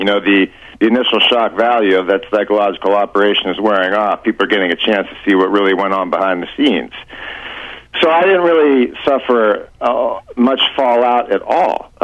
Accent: Erie, Pennsylvania, United States; I felt compelled to at least let people in Erie, Pennsylvania, my hometown, who read the paper, know that somebody who came from there doesn't believe in the official story of 9/11

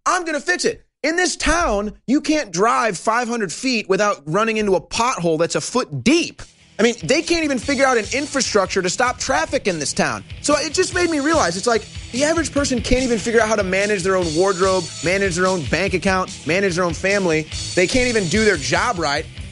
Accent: St. Louis, Missouri, United States; now in Austin, United States; But I'm from St. Louis, Missouri, and St. Louis has its own problems. And Austin is, they do a lot of things right here.

